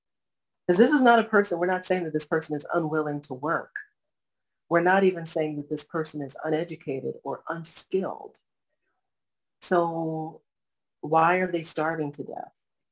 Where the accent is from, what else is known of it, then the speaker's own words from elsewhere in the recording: United States; born there; I was born in the United States, I have a college education, blah, blah, blah.